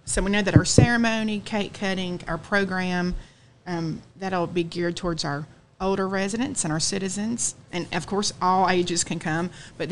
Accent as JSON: {"language": "English", "town": "Lynchburg", "region": "Tennessee", "country": "United States", "said": "love being from Lynchburg and being from home."}